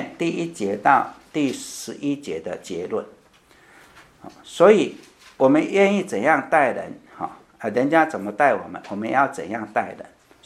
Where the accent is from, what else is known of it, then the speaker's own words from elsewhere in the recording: Guangdong, China; 像我们广东人，你给我蛇我就很开心了